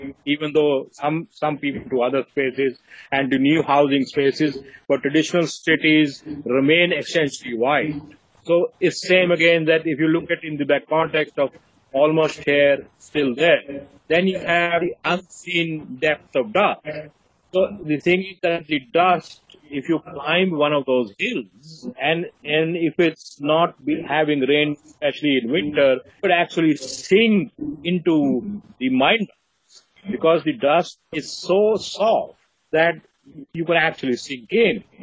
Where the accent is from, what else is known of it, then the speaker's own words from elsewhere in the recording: India; And I also implicate myself because I'm from India and Indians consume the maximum amount of gold in the world.